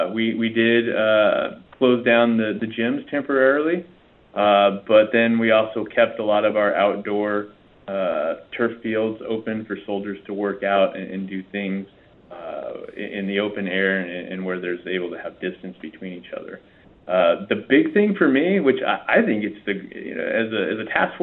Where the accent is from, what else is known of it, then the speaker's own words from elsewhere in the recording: Portland, Oregon, United States; I kind of became a Southern Oregon transplant growing up in Portland. You know, growing up in Portland, I honestly, Southern Oregon to me was Eugene.